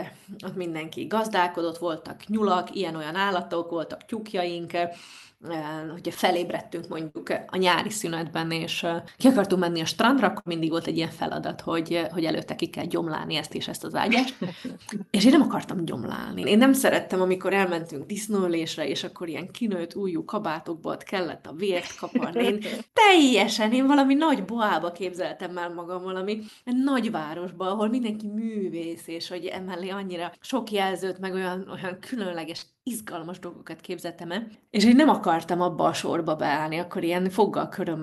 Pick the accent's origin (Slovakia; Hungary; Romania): Slovakia; Šamorín, Trnava Region; ez a kisvárosból, Csallóközből, Somorjáról el messzire. Én egy ilyen olyan világban nőttem föl